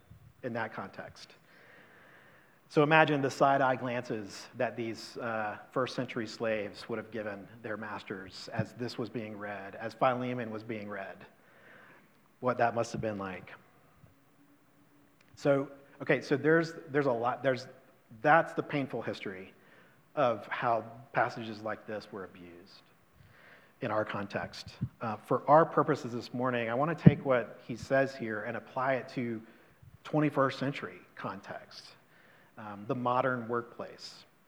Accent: United States; I often wonder, as an American, what the U.S. would be like

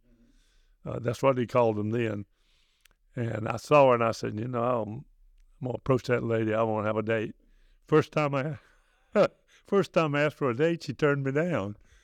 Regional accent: North Carolina, United States; as a kid growing up in Johnston County on a farm, we hadn't traveled anywhere hardly at all.

